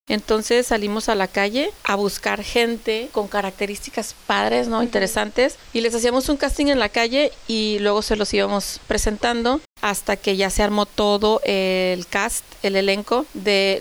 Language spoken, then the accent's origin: Spanish; Guadalajara, Jalisco, Mexico; born there; yo nací ahí casi en el ITESO